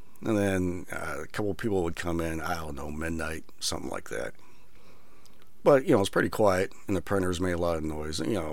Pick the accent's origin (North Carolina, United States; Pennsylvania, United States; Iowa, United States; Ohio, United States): Iowa, United States; I grew up in Iowa, and I was working at a data center